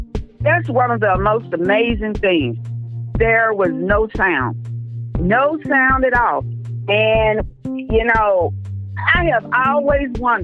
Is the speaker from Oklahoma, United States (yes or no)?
yes; Tulsa, Oklahoma, United States; I'm from Tulsa, Oklahoma.